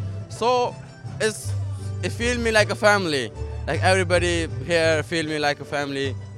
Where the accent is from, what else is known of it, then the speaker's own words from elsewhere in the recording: Pakistan; now in Waterford, Ireland; Yeah, I'm originally from Pakistan, yeah.